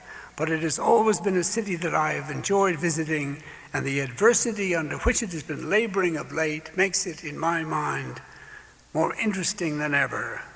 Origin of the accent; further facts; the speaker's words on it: Hartford, Connecticut, United States; One such small city is my hometown of Hartford